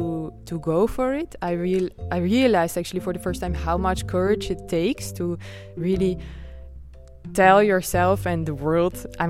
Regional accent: Nijmegen, Gelderland, Netherlands; born there; English is a second language; moved away as an adult; also born or lived in France; I'm from Holland, and I'm born in Nijmegen after I did some circus school in Rotterdam. So I stayed a bit in Holland. And after that, I left Holland to go to France

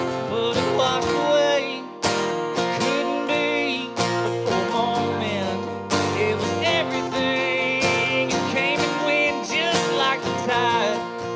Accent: South Carolina, United States; I'm from South Carolina. I don't know if y'all have ever heard of Myrtle Beach before. I'm not from Myrtle Beach

